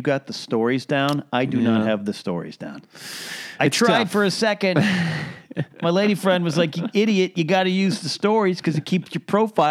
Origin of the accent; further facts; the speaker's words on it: California, United States; if you're from my hometown, and some of you are listening to podcasts up in Pismo Beach, Arroyo Grande, San Luis Obispo